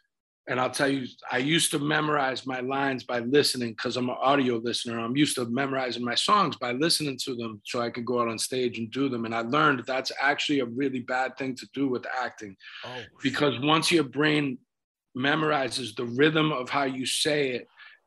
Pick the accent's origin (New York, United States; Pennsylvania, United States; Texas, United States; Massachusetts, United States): Massachusetts, United States; Boston; accent: Boston; So just by doing all that work over the years, like, my Boston accent's kind of like been dialed down, man, and like, not intentionally, but, you know.